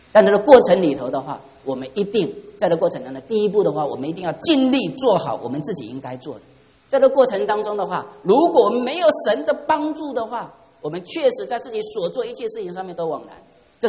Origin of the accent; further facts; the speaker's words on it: China; 我中国人非常的努力